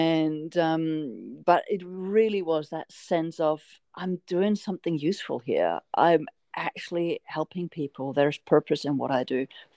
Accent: Japan; Growing up in Japan, I went to a German school, but it was a very mixed international school. And as my sister and I, we lived in a complete Japanese neighborhood, but we never really blended

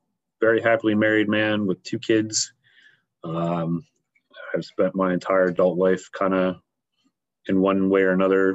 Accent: Hightstown, New Jersey, United States; I am from Hightstown, East Windsor area, New Jersey. Born in Princeton Hospital many, many moons ago, and public school educated.

